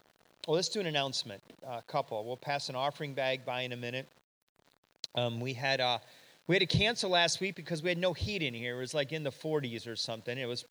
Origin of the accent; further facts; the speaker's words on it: Michigan, United States; I say roof. I'm from Michigan. We have roofs.